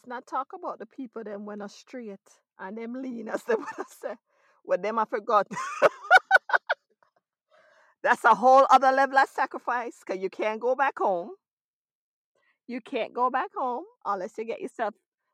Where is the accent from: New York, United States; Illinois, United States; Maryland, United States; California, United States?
New York, United States; I'm a New Yorker.